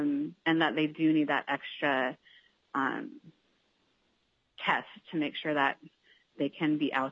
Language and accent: English; Cosby, Alaska, United States; now in Anchorage, United States; I am from Cosby, Alaska, and currently reside in Anchorage.